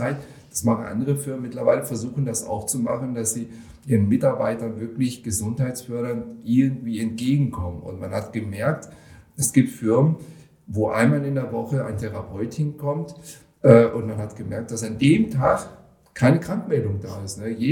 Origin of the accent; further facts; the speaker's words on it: Greece; Ich als Grieche